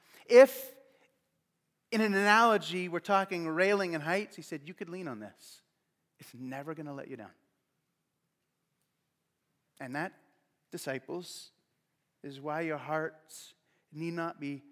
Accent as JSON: {"language": "English", "country": "Canada", "said": "We're Canadian, so it's always safe, right?"}